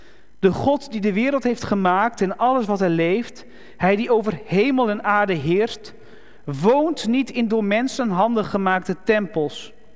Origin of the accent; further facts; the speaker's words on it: Netherlands; Ja, ik ben geen Griek, dus mij moet je vergeven. Deze kaaskop die kan niet al die namen uitspreken.